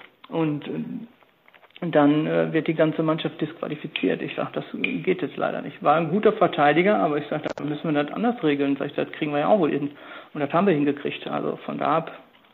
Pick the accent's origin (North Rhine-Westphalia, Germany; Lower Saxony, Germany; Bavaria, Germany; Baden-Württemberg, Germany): North Rhine-Westphalia, Germany; Enniger; Also man hat mich schon im Dorf, ich komme aus Enniger